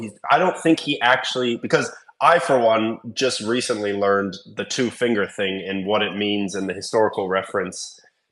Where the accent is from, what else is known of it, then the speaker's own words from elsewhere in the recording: United States; as an American, I'm totally used to being around supporters of the other team